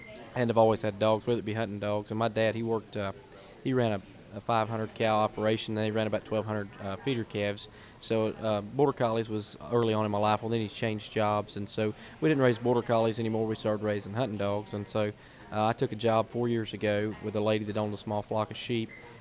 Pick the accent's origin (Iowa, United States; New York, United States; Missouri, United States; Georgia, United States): Georgia, United States; I'm originally from Georgia